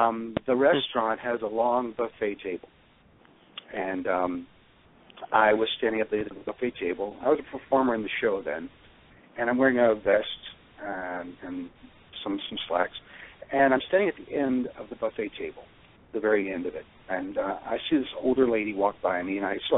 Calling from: Key West, Florida, United States; I'm calling from Key West.

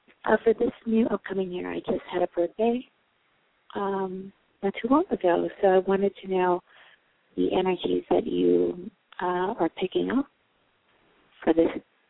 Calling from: New York, United States; I'm calling from New York.

